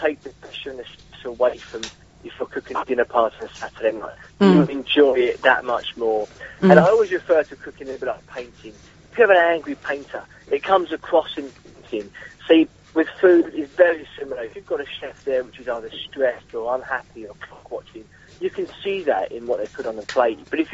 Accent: South East England, United Kingdom; Born and bred in Kent. I schooled in Kent

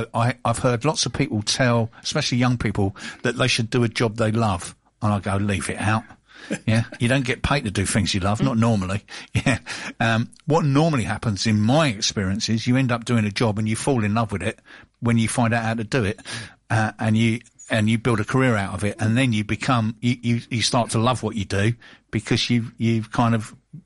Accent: London, United Kingdom; I am a Londoner

